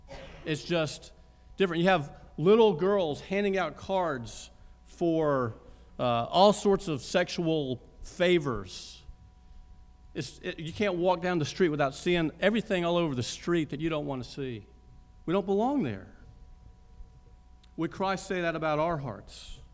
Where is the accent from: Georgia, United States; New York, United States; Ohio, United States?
Georgia, United States; Augusta; Growing up in Augusta had a lot of perks. One of them was that the Masters came every spring break